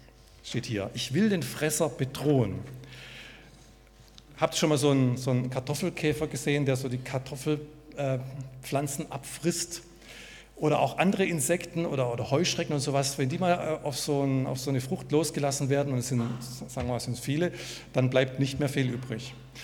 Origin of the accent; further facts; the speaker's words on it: Freiberg, Saxony, Germany; ich bin aus Freiberg, bin Jugendreferent